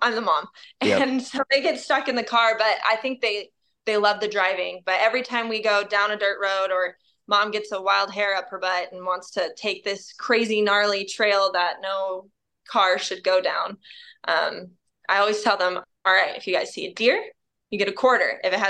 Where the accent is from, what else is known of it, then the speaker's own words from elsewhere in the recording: California, United States; And then I lived in California. I grew up in California